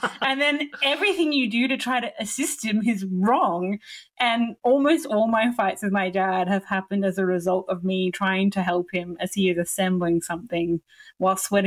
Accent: Newcastle, New South Wales, Australia; So I grew up in Newcastle and we were often drive to Sydney for various reasons.

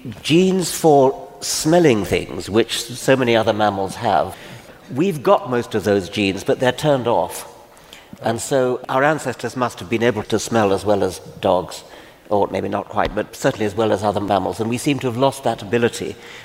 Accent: Kenya; born there; I was born in Kenya.

